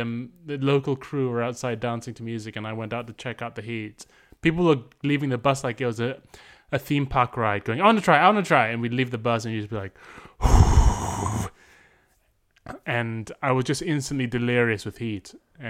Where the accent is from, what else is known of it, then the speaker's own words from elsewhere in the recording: Malaysia; It's the hottest I've ever been in my life. And I grew up in Malaysia. It was hot.